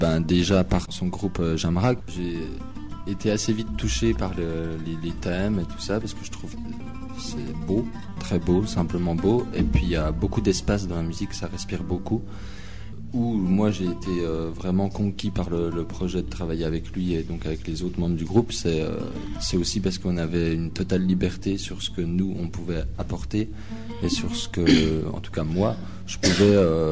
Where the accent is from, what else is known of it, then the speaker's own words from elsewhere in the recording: Besançon, Bourgogne-Franche-Comté, France; Moi je suis de Besançon.